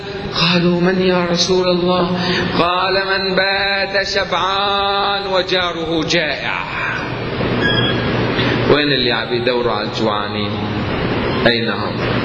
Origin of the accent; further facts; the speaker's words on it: Aleppo, Aleppo Governorate, Syria; أنا أتحدث عن مدينتي لا أدري المدن الأخرى، نحن في حلب قليل هذا